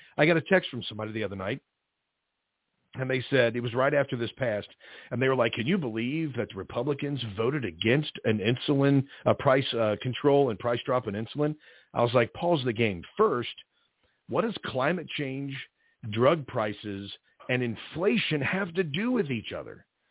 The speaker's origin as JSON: {"language": "English", "region": "Ohio Valley", "country": "United States", "said": "And I'm from the Ohio Valley, so I live up here in northern Kentucky, and it's extremely humid all the time."}